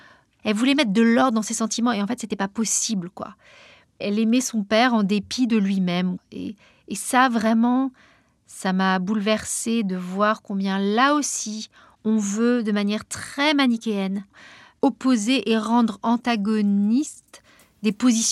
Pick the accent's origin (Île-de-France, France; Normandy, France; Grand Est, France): Île-de-France, France; Paris; je suis une femme, je suis journaliste, je suis parisienne.